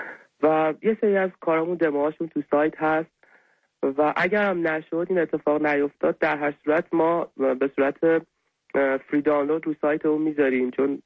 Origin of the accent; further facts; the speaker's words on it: Iran; چون من ایرانی هستم